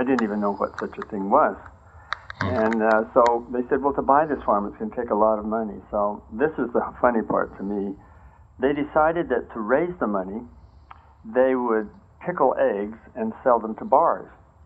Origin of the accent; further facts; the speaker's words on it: El Paso, Texas, United States; born there; I was born in El Paso, Texas, and I remember some of the experiences there where my dad was a policeman on the El Paso police force.